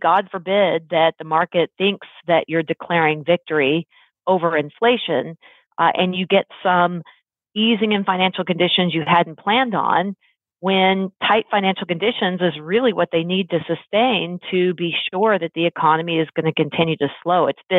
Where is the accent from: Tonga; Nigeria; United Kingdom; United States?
United States; Texas; I was quite into college ball growing up in Texas. That was really the Texas thing, high school and college ball.